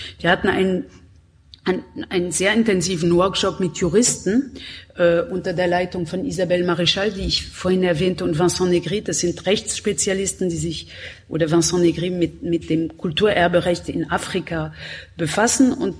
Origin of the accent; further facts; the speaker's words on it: Berlin, Germany; Für mich als Berlinerin